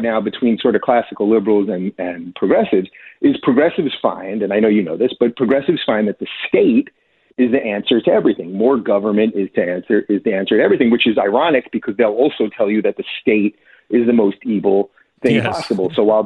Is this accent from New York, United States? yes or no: yes; New York, United States; I like to reference Daniel Patrick Moynihan because I'm from New York and I remember how much I loved him.